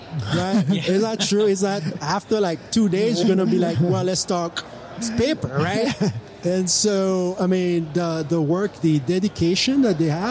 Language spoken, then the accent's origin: English; Haiti; English is a second language; So I'm originally from Haiti, right? So we are the countries of NGOs.